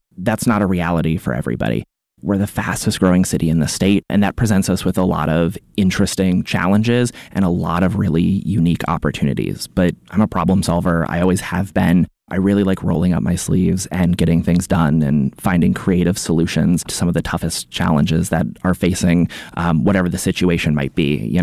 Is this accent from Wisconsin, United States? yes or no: yes; Madison, Wisconsin, United States; I've lived in Madison for my entire life, 26 years. I grew up on the East Side.